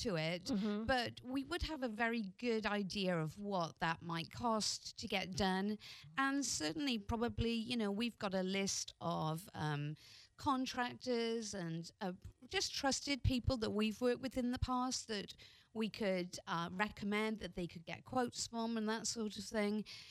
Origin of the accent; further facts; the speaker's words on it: United Kingdom; which is a juxtapose because I'm British